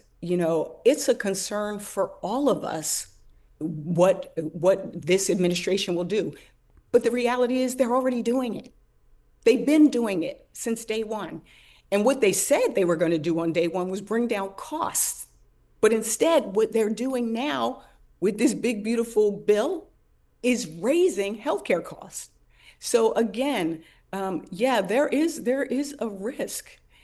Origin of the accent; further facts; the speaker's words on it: Philadelphia, Pennsylvania, United States; born there; Well, you know, I was born in Philadelphia.